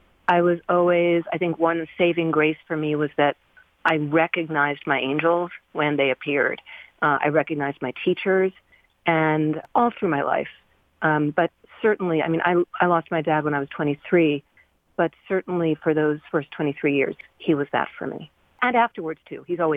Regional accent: New Jersey, United States; Yeah, I was raised in New Jersey, just outside of New York City.

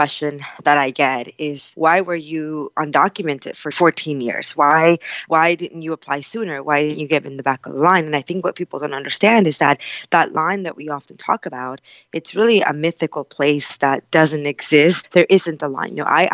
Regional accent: Texas, United States; And growing up in Texas and learning about the history of Texas, there was this real sense of pride that Texas had gained its independence from Mexico.

